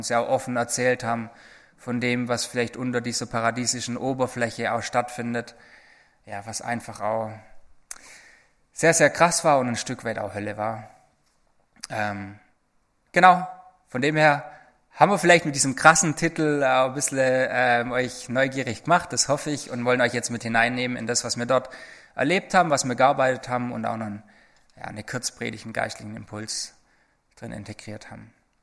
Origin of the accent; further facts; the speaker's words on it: Bühlenhausen, Baden-Württemberg, Germany; Ich komme aus Bühlenhausen